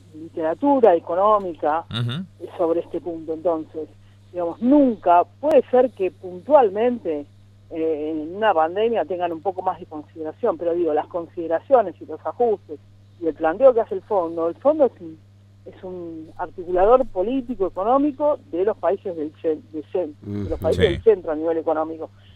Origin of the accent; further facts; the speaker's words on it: Argentina; como argentinos